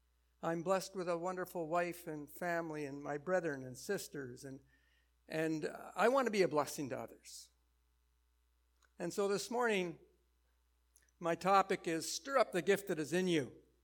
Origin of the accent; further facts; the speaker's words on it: Ottawa, Ontario, Canada; I was raised in the Glebe in Ottawa.